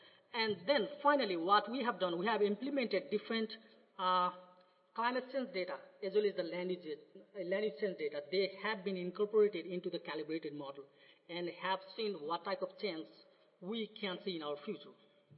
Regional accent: Nepal; now in United States; I'm originally from Nepal. I did my PhD from Baylor University, Texas, and I'm working as a postdoctoral research associate at South Dakota State University

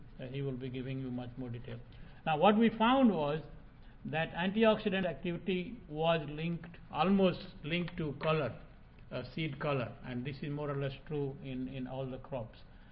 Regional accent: India; And I come from India, where we eat dal, and dal making is remove the seed coat and eat only the split.

